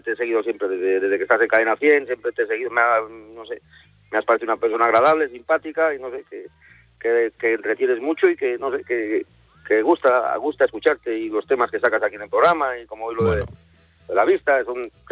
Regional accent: Palencia, Castile and León, Spain; Yo empecé en Santander y era encargado y soy aquí de Palencia. Me volví para Palencia con el mismo jefe

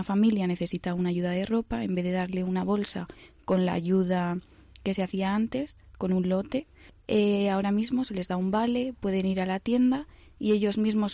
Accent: Guadarrama, Community of Madrid, Spain; al final pues somos gente de Guadarrama ayudando a gente de Guadarrama.

